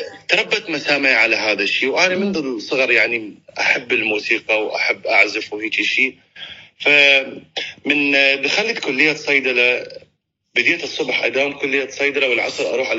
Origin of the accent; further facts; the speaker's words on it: Kut, Wasit, Iraq; also born or lived in Turkey; أقول لا أنا أصلا من الكوت يعني. فأكو ناس يعني يتصورون أنني من بغداد نتيجة لهجتي